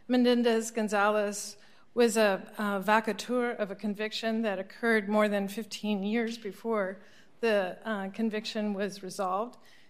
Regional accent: Kansas City, United States; I'm from Kansas City.

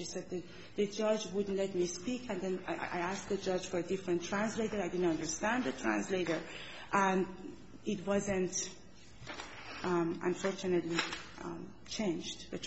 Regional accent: Iran; I come from a country, you know, I come from Iran.

